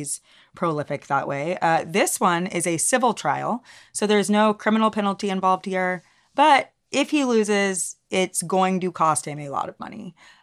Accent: the South, United States; The minute I heard the name LaFonza Butler, I knew this was, we're both Black from the South.

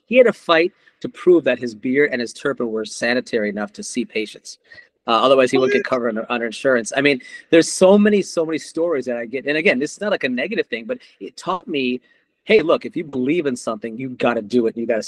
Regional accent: Wisconsin, United States; No, I'm a Wisconsin boy, man. I was born and bred in Wisconsin, man.

